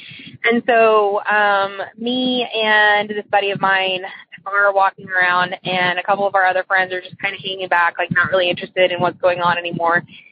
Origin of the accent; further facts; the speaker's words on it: Texas, United States; also born or lived in Hawaii; I'm from Texas. And I used to live in Hawaii.